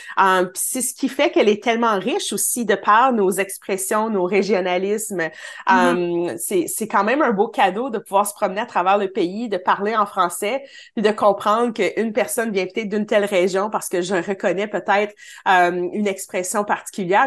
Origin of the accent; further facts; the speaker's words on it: Ontario, Canada; moi, je suis franco-ontarienne